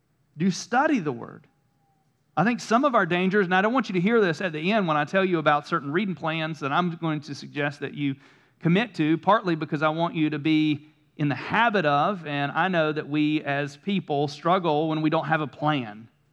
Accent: the South, United States; I spent the first 18 years of my life, I grew up here in the South, went to church and Sunday school and youth group

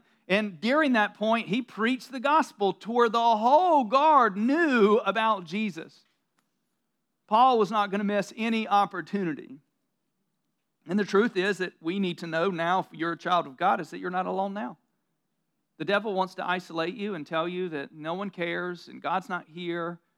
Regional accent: the South, United States; I grew up in the South, and I grew up in, look, I grew up in church

